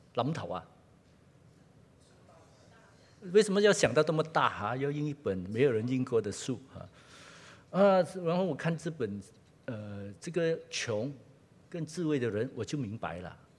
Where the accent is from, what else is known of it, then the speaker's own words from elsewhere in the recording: Kuala Lumpur, Malaysia; 看我在吉隆坡长大的时候